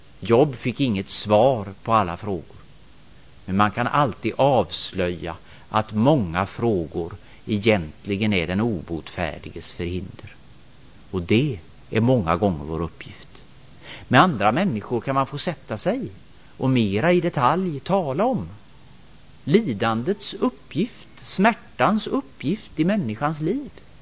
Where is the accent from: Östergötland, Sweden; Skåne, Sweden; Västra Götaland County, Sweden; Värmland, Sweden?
Västra Götaland County, Sweden; Gothenburg; now in Kalix, Sweden; jag vet inte riktigt när det spritter som värst här uppe. Hemma i Göteborg är det maj i alla fall.